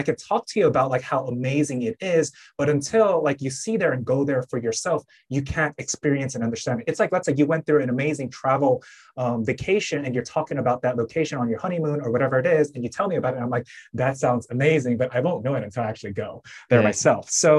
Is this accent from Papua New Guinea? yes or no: no; American Samoa; Like I'm from American Samoa, for some reason, like for there too, like 90% plus people are more of like the Baptist or Christian